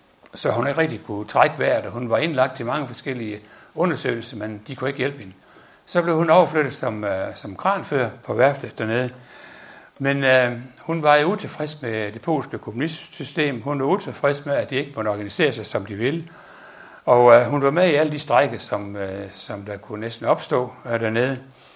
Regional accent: Ringkøbing, Central Denmark Region, Denmark; og jeg kommer ind fra Ringkøbing. Men i forbindelse med, at vi købte Skjern Elvers rejser i sin tid, i 86, der flyttede vi så til Skjern, og der har vi så boet i sin.

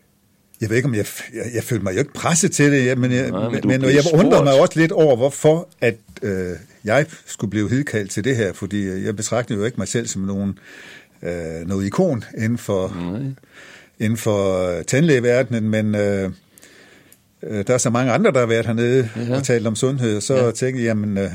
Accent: Esbjerg, Region of Southern Denmark, Denmark; Ja, jeg er jo født og opvokset i Esbjerg. Haft min en rigtig god barndom i Esbjerg. Jeg er rundet af Indermissionen i Esbjerg, og på min fars side en meget grundvigiansk hjem i det sønderjyske.

